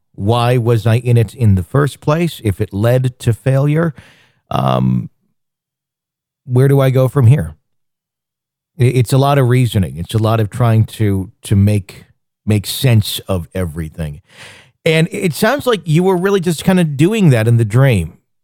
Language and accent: English; Wisconsin, United States; but I grew up in Wisconsin. I grew up in snow for 6 months of the year and parked on inclines all the time.